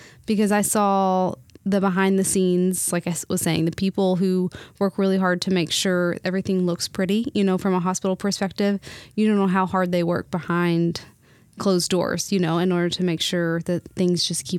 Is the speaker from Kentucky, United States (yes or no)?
yes; Madisonville, Kentucky, United States; So I'm originally from Madisonville, Kentucky, which is about an hour.